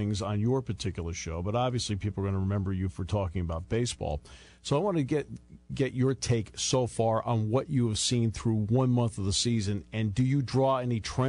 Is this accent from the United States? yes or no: yes; Connecticut, United States; Rob, I grew up in Connecticut, so I listened to your father for years on WDRC and WTIC.